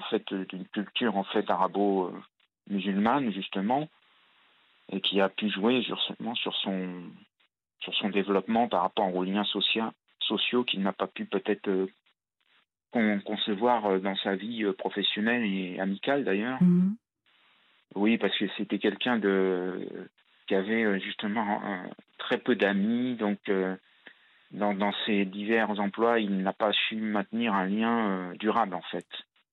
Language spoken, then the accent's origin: French; Paris, Île-de-France, France; born there; Et alors, donc, je suis né à Paris, d'une famille, en fait, de mixte, de parents immigrés, d'une mère de Bosnie et d'un père de Tunisie.